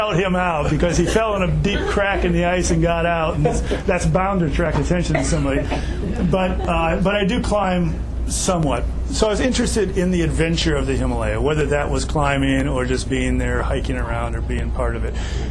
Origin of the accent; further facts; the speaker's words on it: Michigan, United States; but I grew up in Michigan, and it's flat.